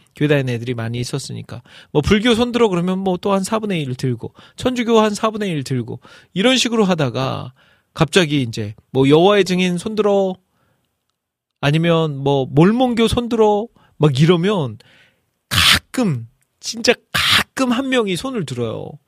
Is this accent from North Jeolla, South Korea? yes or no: yes; Iksan, North Jeolla, South Korea; moved away as an adult; now in Seoul, South Korea; 익산 팔봉교회라고 부르죠. 그곳에서 저희 부모님이 먼저 신앙생활을 시작하셨고 저도 이제 모태신앙으로서 그곳에서 자라면서 정말 너무나도 추억이 많은 교회죠.